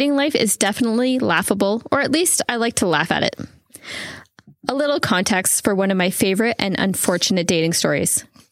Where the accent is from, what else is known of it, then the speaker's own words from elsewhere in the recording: Buffalo, New York, United States; Ontario is like my second home. I grew up in Buffalo.